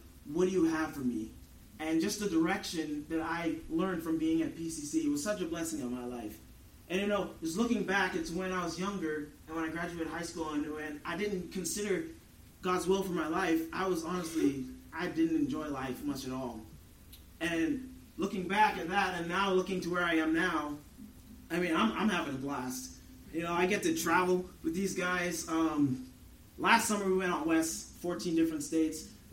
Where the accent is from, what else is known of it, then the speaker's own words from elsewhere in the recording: Bahamas; I am from the Bahamas. That's where I grew up. That's where I was born and raised.